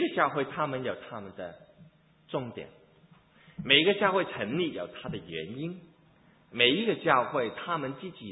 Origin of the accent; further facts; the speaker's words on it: China; now in United States; 我们中国人，我看我们中国人的日历哈，4700多年哈，我们庆祝中国人的日历的新年